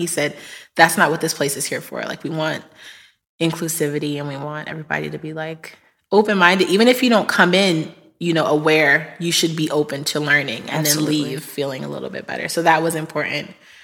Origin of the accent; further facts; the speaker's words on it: New York, United States; See, I'm from New York. We have a totally different experience. Yeah. My kids are growing up in Texas